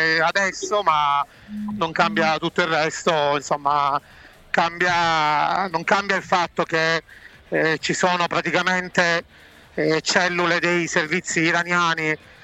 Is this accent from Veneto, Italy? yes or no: no; Palermo, Sicily, Italy; Perché sono palermitano